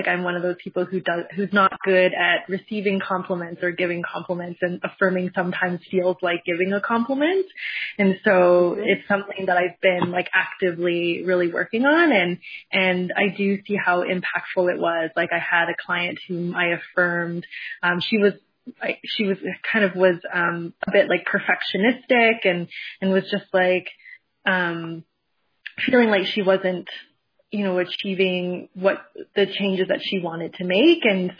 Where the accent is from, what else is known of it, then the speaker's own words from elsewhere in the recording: Calgary, Alberta, Canada; I'm from Calgary, Canada.